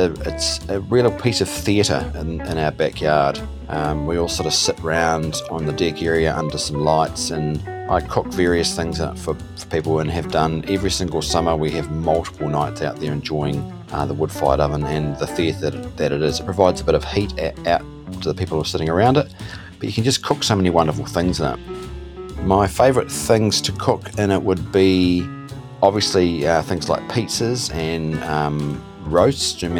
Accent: Christchurch, Canterbury, New Zealand; I'm from Christchurch in New Zealand.

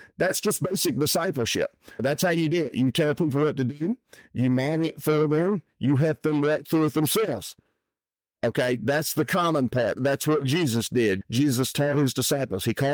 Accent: Alabama, United States; and I use cornbread because I'm from Alabama, and there's a certain way to make it.

